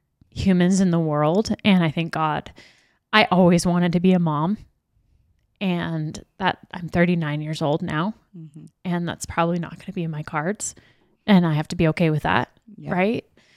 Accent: California, United States; And I'm like, I'm from California.

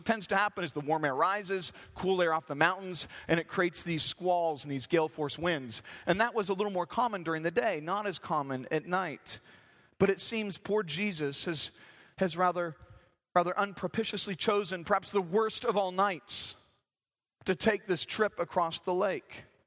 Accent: Santa Cruz, California, United States; You know, growing up in Santa Cruz being a bit of a hippie place … were huge.

